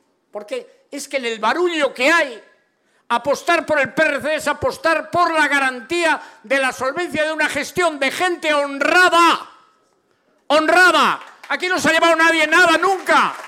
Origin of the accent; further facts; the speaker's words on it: Cantabria, Spain; porque somos cántabros y españoles